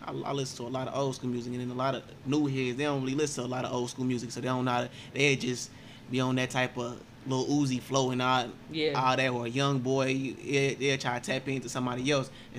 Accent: Indianapolis, Indiana, United States; I'm from Indianapolis, Indiana. The hood I'm from out here is called Motor Road. On 34th, that's where I'm located at. That's where I grew up.

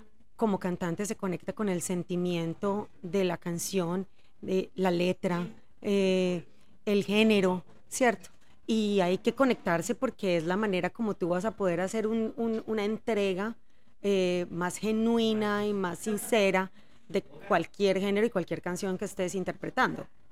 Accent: Antioquia, Colombia; accent: paisa; Yo me considero muy paisa, desde el acento hasta mi forma de ver la vida. Los paisas somos muy conocidos por ser muy echados para adelante.

